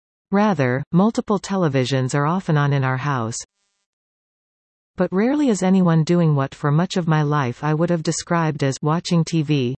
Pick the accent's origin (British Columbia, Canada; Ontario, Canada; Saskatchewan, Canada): British Columbia, Canada; Duncan; Growing up in Duncan, we were lucky enough to have the Seattle channels and three American networks, ABC, NBC, CBS